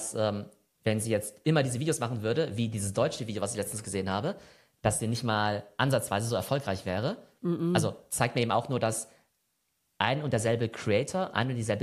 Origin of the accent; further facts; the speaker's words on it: Germany; Vielleicht, weil wir als Deutsche vielleicht irgendwie Englisch irgendwie als höherwertig wahrnehmen, als jetzt irgendwie Deutsch.